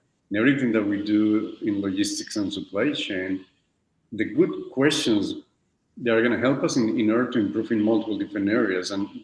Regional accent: United States; from the United States.

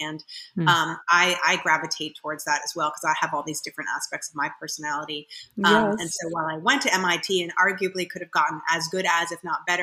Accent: New York City, New York, United States; Well, I grew up in New York City, went to an all-girls Catholic school my entire life, 15 years, which I loved, called Sacred Heart, and then went up to Cambridge and studied at Harvard for college.

